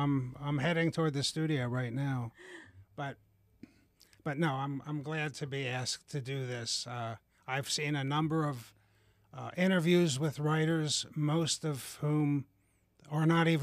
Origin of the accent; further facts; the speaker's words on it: Levittown, Pennsylvania, United States; And I'm from this area, and I grew up in Levittown.